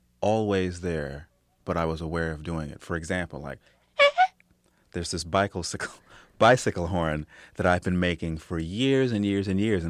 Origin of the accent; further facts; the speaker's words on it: New York, United States; In fact, there was, when I was growing up in New York, I think Texaco had a program.